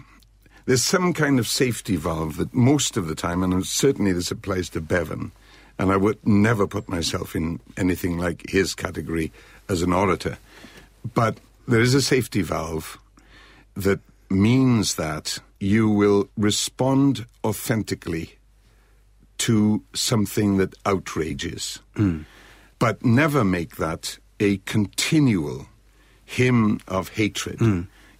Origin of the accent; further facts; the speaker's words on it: Tredegar, Wales, United Kingdom; And he also sang in the Workman's Hall in Tredegar, in my hometown.